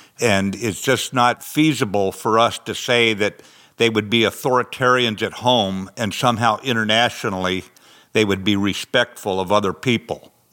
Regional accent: the West, United States

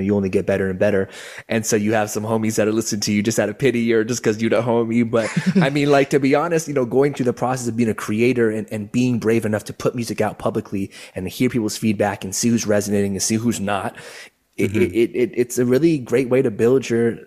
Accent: Irvine, California, United States; also born or lived in Orange County / East Coast / Los Angeles; Then they moved to California and I was born in Orange County. I grew up mostly in Irvine. And then moved to the East Coast for about 8 years and then have moved back to Southern California

